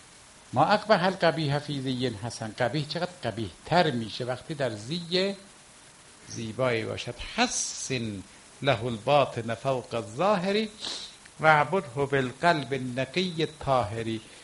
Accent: Bahar, Hamadan, Iran; نه اهل همدانم. فرمودن خودش یا اطرافش؟ گفتم اطرافش. فرمودن اهل بهاری؟ بله.

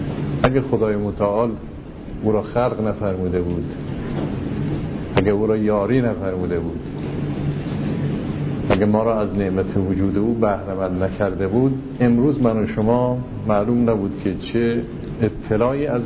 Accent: Iran; ما ایرانی هستیم خجالت میکشیم.

